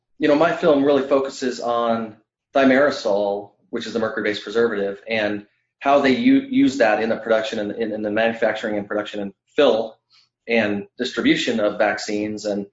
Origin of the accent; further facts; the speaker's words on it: Wyoming, United States; also born or lived in Montana / Oregon; I grew up in Wyoming and Montana, and then went to Oregon State University